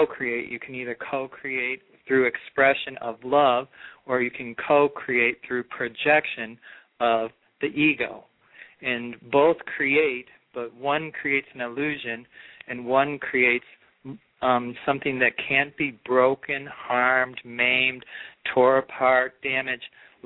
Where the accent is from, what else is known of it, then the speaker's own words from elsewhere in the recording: North Carolina, United States; I'm from North Carolina.